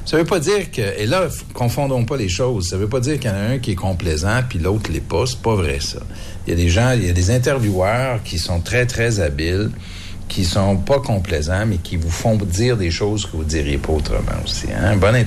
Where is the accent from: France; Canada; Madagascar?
Canada; Quebec; accent: Québécois; Alors, mon accent, je le sais par expérience, là, ils se regardent tous, puis bon, on a notre accent québécois. Alors, je leur ai dit, d'emblée, j'ai dit, d'abord, je veux vous dire une chose. Nous, les Québécois